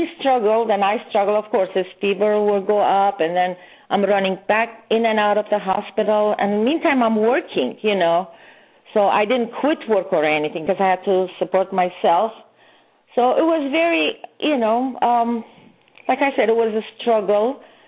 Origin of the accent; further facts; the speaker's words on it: California, United States; also born or lived in Baghdad; I come from an Armenian descent. I was born in Baghdad, but grew up here in California all my life.